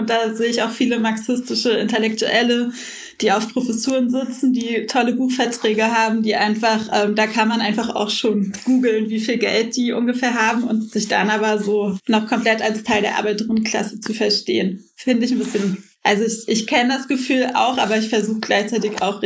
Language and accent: German; Berlin, Germany; Und ich bin in Kreuzberg aufgewachsen auch.